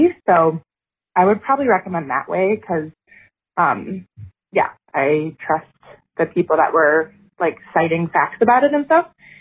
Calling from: Wisconsin, United States; I'm a listener from Wisconsin.

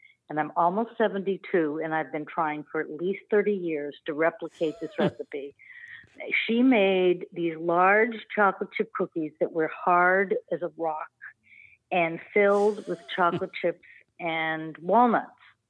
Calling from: Newton, Massachusetts, United States; I'm calling from Newton, Mass.

